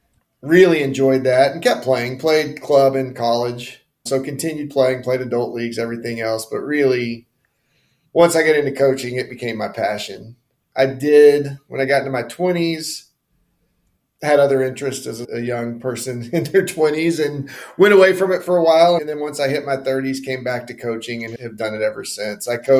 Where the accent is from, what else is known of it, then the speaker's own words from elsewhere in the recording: Dallas, Texas, United States; I grew up playing in Dallas-Fort Worth, recreational in Irving, club in Dallas